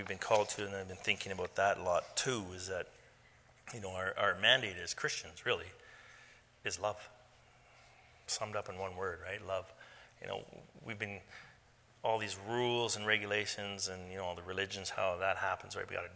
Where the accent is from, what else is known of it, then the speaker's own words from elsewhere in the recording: Canada; We are Canadian.